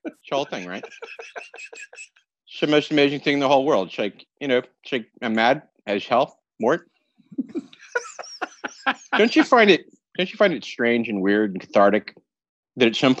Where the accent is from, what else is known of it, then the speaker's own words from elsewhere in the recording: California, United States; I'm from the Bay Area, East Bay.